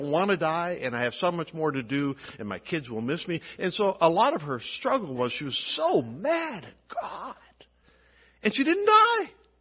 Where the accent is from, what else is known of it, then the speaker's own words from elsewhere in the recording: Scotland, United Kingdom; I'm Scottish, and they accuse us of being tough.